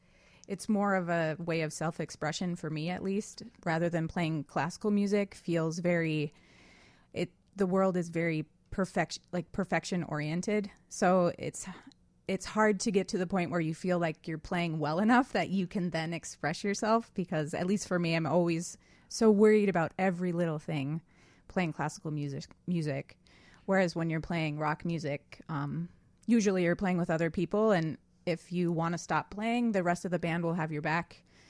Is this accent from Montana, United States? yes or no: yes; Ennis, Montana, United States; also born or lived in Butte / Bozeman; I was born in Butte. I grew up in Ennis, and then I moved to Bozeman.